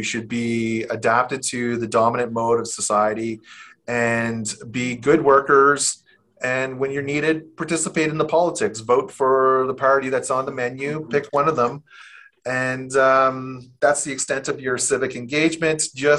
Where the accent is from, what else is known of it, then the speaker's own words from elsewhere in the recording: Ontario, Canada; I grew up in the Ottawa Valley.